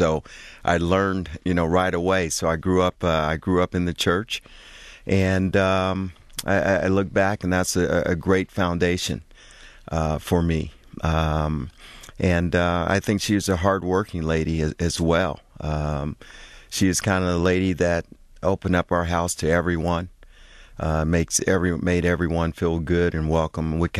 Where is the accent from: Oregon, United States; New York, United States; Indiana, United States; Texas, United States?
Indiana, United States; Muncie; also born or lived in West Memphis, Arkansas; Actually, I was born in West Memphis, Arkansas. My mom's from West Memphis, Arkansas. My dad's from Memphis, Tennessee. And they moved to Muncie, Indiana when I was probably a month old. And I was raised in Muncie, Indiana.